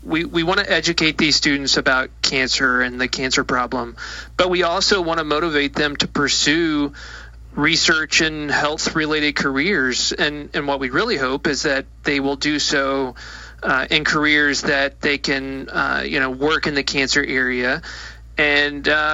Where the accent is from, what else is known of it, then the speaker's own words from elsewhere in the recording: Appalachia, United States; I am from Appalachia, from a very rural area, isolated area. Grew up 100 miles away from the nearest university